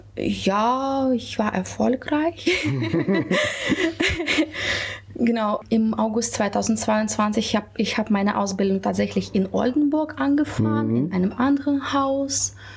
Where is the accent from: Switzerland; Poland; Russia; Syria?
Russia; German is a second language; moved away as an adult; now in Germany; Ich bin nur 2,5 Jahre hier in Deutschland, ich komme aus Russland